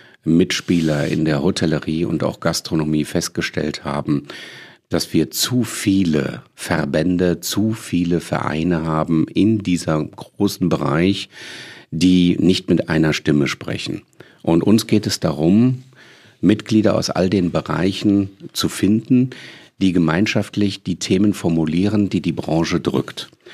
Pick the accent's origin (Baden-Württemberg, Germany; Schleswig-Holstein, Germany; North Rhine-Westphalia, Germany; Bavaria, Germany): North Rhine-Westphalia, Germany; Düsseldorf; born there; now in Cologne, Germany; denn ich bin in Düsseldorf auf der Lugallee geboren. Und darf dann auch ab und zu mal als Kölner Bürger in Düsseldorf was veranstalten.